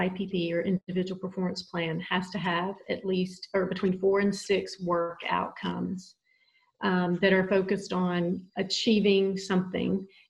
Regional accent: Nashville, Tennessee, United States; And even growing up in Nashville, when I told my parents I wanted to go to Tennessee Tech, of course they were thrilled because it was an in-state school

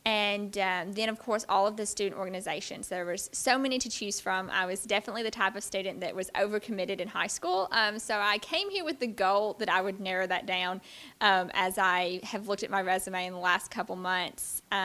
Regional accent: Holladay, Tennessee, United States; I'm from Holladay, Tennessee, which is a very small community in West Tennessee.

